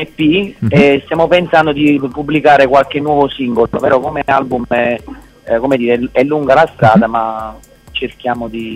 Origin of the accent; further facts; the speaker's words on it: Marigliano, Campania, Italy; noi siamo di Marigliano, della provincia di Napoli